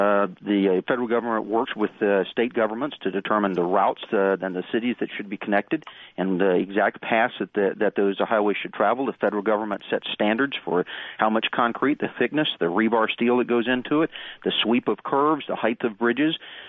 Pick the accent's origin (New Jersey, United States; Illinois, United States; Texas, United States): Texas, United States; Now, I'm from Texas, and there's an old tradition in Texas that goes back 150 years that if you have a problem, you look first to your local neighbor.